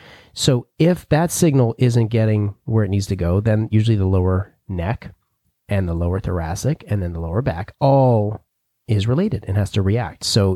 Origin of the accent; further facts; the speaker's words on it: New Jersey, United States; And I'm from New Jersey, which, you know, hair, you know.